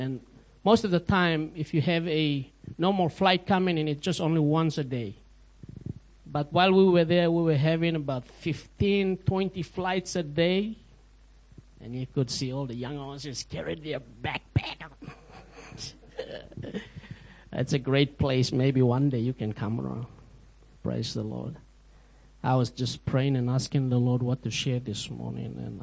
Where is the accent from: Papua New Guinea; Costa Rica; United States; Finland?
Papua New Guinea; Kokoda; I come from a place called Kokoda.